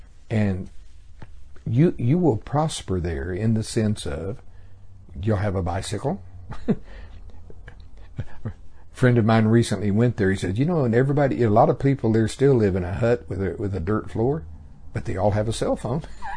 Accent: Oklahoma, United States; I'm not a scared. I'm from Oklahoma.

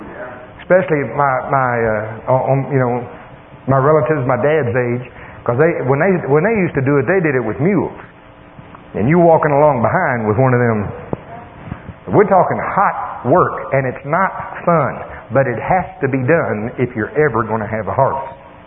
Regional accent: Oklahoma, United States; See, I'm from Oklahoma. Most of my relatives are farmers.

